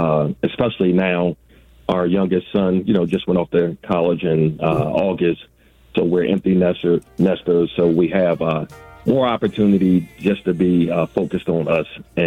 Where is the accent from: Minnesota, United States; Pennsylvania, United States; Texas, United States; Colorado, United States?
Pennsylvania, United States; Philadelphia; now in Atlanta, United States; I'm from Philadelphia originally. We moved to Atlanta back in 1992.